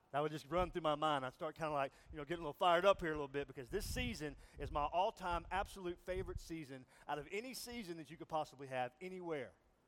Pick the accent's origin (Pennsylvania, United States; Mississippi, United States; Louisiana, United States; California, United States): Mississippi, United States; now in Columbia, United States; I'm born and raised in Mississippi and lived here all my life other than the past 4 years. We live in Columbia, South Carolina now, but Mississippi's in my blood.